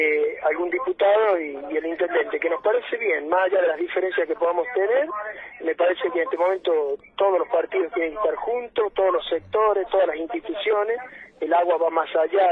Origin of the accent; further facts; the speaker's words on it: La Rioja, Argentina; entienda que también somos ciudadanos riojanos los que vivimos en esta parte de la provincia